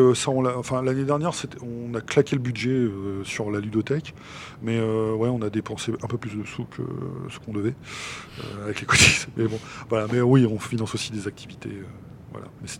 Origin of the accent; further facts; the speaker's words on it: Lille, Hauts-de-France, France; Enfin, nous, on est de Lille.